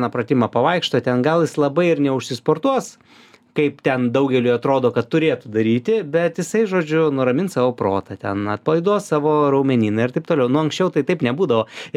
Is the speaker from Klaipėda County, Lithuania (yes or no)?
no; Vilnius, Vilnius County, Lithuania; tai aš esu iš Šnipiškių, tai mūsų Šnipiškėse buvo medinis namas su krosnėm